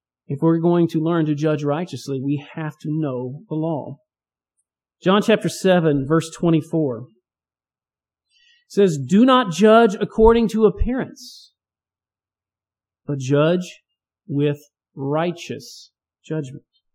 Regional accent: Texas, United States; So I'm a Texan, and this cold is too much for me.

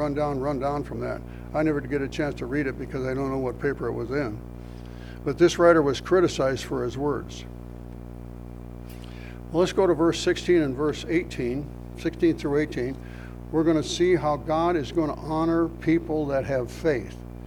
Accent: Minnesota, United States; When I was a little boy growing up in Minnesota, off my father's farm there, we had a farm about 2 miles out of town

